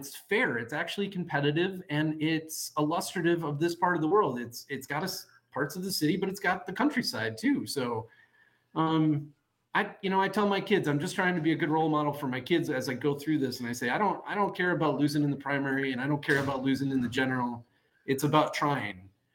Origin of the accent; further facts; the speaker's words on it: Eau Claire, Wisconsin, United States; You know, it's not just that I grew up in Eau Claire or that my wife grew up in Eau Claire.